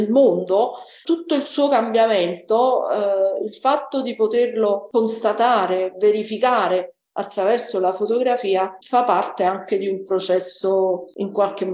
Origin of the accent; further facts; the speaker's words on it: Naples, Campania, Italy; sono una napoletana che fa riferimento sempre al mare